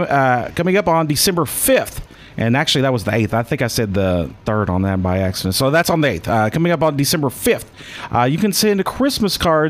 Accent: Oklahoma City, Oklahoma, United States; because I'm originally from Oklahoma City.

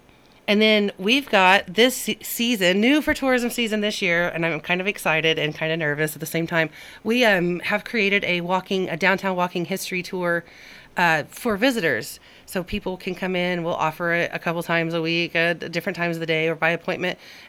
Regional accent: Piedmont, Oklahoma, United States; I didn't even know they were buried there, and I grew up in Piedmont, which was like 30 minutes away.

